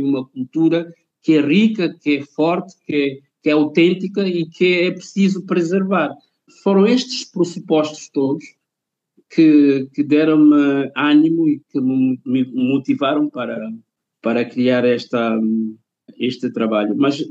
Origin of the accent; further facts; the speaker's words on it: São Tomé & Príncipe; born there; não ser europeu originário. Eu não nasci na Europa, não nasci em Portugal, nasci em São Tomé e Príncipe